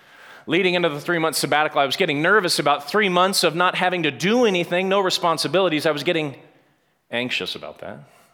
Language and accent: English; Chicago, Illinois, United States; So we live in Chicago. We're from Chicago.